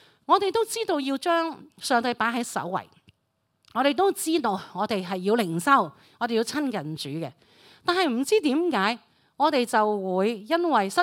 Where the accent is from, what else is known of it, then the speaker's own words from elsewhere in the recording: Hong Kong; 其實我哋香港人就好明嘅